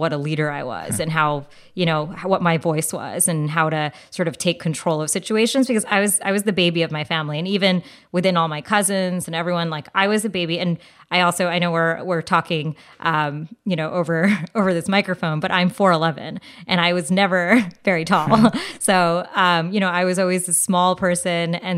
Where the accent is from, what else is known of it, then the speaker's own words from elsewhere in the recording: India; I think as an Indian girl, I would sit in my house and I literally would put the video on over and over and over again and try and emulate it.